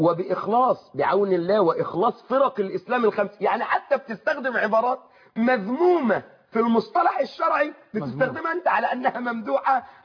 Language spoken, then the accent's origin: Arabic; Suez, Suez Governorate, Egypt; عندنا في السويس